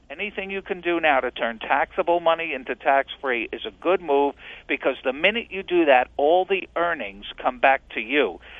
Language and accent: English; New York, United States; even though I grew up in New York as a Yankee fan on the losing end.